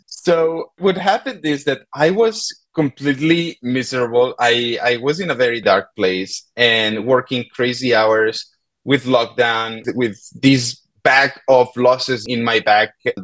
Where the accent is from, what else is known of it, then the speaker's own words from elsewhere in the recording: Barcelona, Catalonia, Spain; Yes, I'm from Barcelona